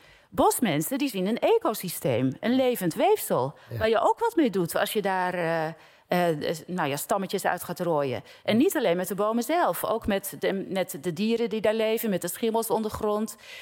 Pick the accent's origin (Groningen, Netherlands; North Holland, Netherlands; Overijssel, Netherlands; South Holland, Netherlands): South Holland, Netherlands; Giessenburg; Giessenburg.